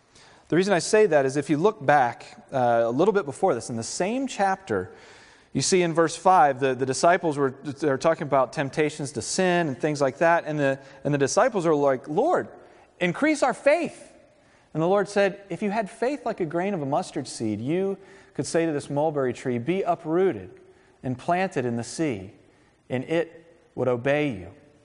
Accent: Virginia Beach, Virginia, United States; I'm from Virginia Beach. Water doesn't freeze in Virginia Beach.

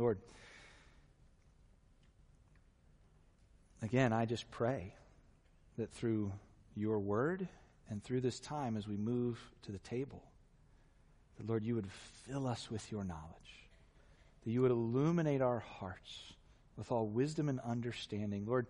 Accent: Virginia Beach, Virginia, United States; I had friends who were Navy SEALs growing up in the Virginia Beach area

